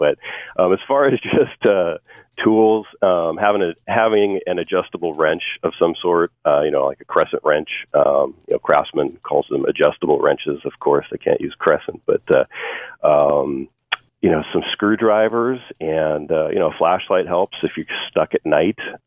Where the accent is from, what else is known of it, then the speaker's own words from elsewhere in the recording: Washington, United States; I grew up in up in Washington State, and it was mainly due to my dad and my two older brothers being into vehicles.